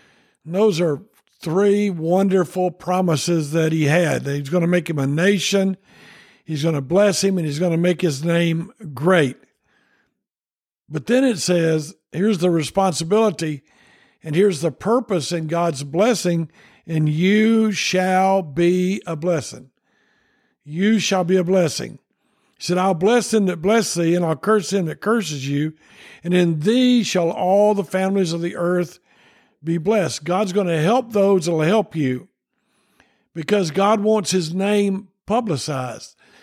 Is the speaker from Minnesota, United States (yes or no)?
no; Tennessee, United States; There's a movie about him, and he's from Tennessee, and I'm from Tennessee.